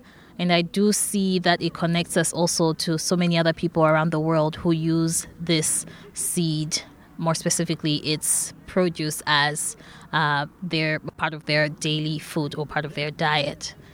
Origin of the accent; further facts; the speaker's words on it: Malawi; English is a second language; now in United States; I am originally from Malawi. I am currently a doctoral student at Texas A&M University.